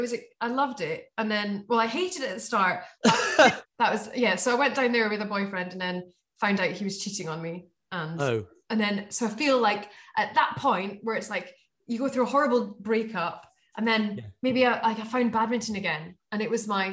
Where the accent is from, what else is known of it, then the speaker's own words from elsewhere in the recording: Scotland, United Kingdom; Oh, I felt like the underdog, because I was from the Borders and had to travel for miles.